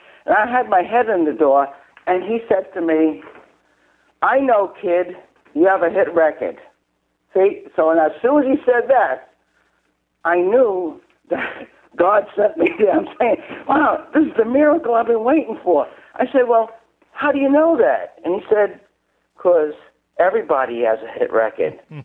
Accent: Brooklyn, New York, United States; We were growing up in Brooklyn. We're hearing that all of a sudden the rock and roll

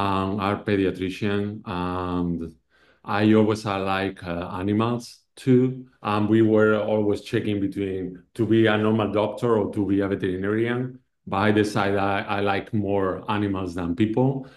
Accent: Spain; English is a second language; now in Los Angeles, United States; I am not from Los Angeles. I am from Spain, from Europe, and everyone has been so welcome to me in this city

